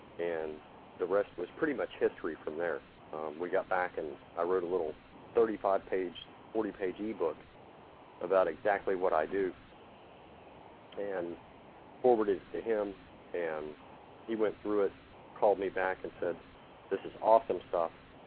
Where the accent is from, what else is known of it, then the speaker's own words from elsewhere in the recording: Charleston, South Carolina, United States; Charleston, South Carolina.